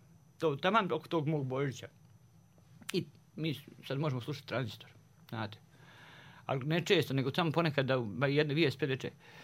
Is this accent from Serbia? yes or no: no; Banja Luka, Republika Srpska, Bosnia & Herzegovina; Pa ja sam iz Banja Luke, ko mene traži u Bijeljni?